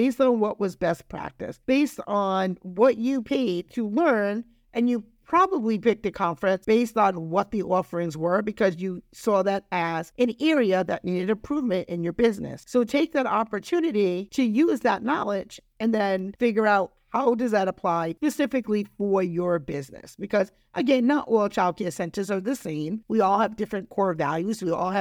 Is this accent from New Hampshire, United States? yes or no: no; Rhode Island, United States; Like I said, I'm from Rhode Island, and I didn't know anybody at this conference.